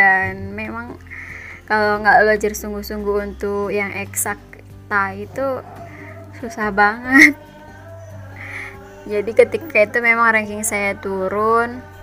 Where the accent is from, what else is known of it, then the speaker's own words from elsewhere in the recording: North Sumatra, Indonesia; saya yang berasal dari SMA di ujung pelosok Sumatera Utara